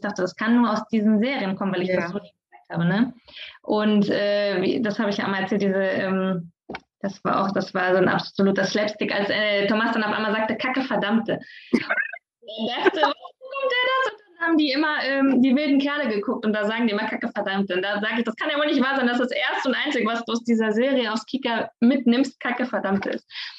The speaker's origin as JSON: {"language": "German", "country": "Germany", "said": "ohne was zu tun, ich bin Deutsche. Ich spreche Deutsch, also sprechen meine Kinder auch Deutsch."}